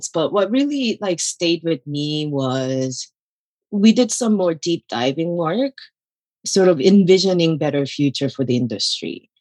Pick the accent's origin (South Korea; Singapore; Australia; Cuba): South Korea; English is a second language; now in Michigan, United States; I was born and raised in Korea, and then I immigrated to the United States and ended up in Michigan.